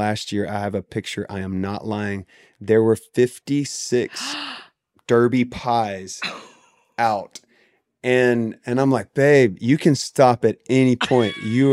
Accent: the South, United States; I didn't grow up around guns. I grew up in the South, but I didn't grow up around like shotguns or skeet or anything.

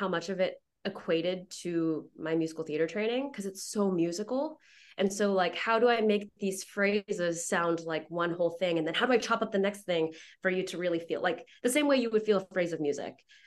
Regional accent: Texas, United States; I mean, I grew up in Texas, so football is a big thing, and they got plenty of support too.

